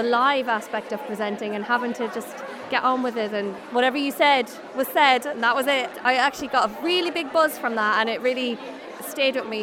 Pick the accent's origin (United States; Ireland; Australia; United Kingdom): Ireland; I grew up in Ireland